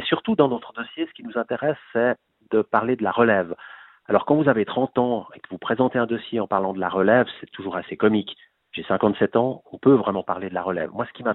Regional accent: Geneva, Switzerland; je suis Genevois, j'ai une entreprise Genevois

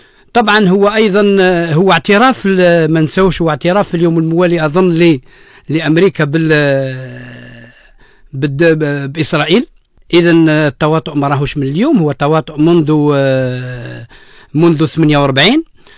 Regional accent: Algeria; بالنسبه لنا كجزائريين ولا كاساتذه كنقابيين

